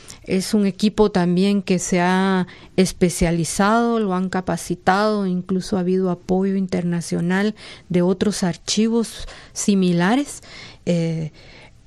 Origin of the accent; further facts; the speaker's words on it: Guatemala; como ciudadanos guatemaltecos tenemos derecho a conocer esa información